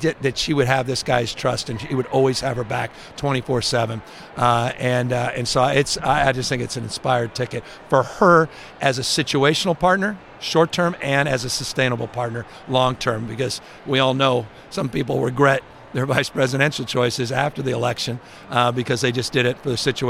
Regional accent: Oakland, California, United States; And Marshawn met a guy I grew up with in Oakland walking through the yard.

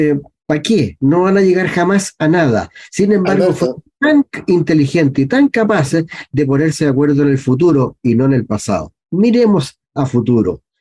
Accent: Chile; lo que nos une es que somos chilenos y que vamos a vivir en este país de aquí al resto del tiempo, nosotros y nuestras descendencias.

